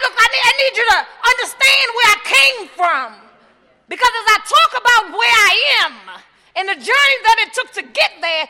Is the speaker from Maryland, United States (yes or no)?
yes; Baltimore, Maryland, United States; I'm an addict from Baltimore.